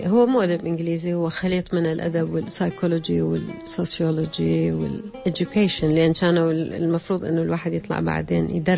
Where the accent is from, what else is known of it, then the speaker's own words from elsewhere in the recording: Iraq; also born or lived in Palestine; أنا جئت إلى العراق طفلة صغيرة وتربيت في العراق ونشأت في العراق، فدائما حين أسأل أقول أنا عراقية معرقة، والعراق هو الأم التي ربتني. قد تكون فلسطين هي الأم التي ولدتني، بس العراق هي الأم التي ربتني وعلمتني. تعلمت بالعراق وعملت بالعراق